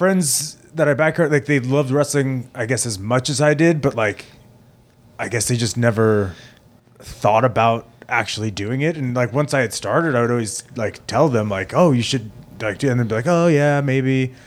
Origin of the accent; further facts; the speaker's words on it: Plainview, New York, United States; So I grew up in Plainview, which is like kind of smack dab in the middle of Long Island.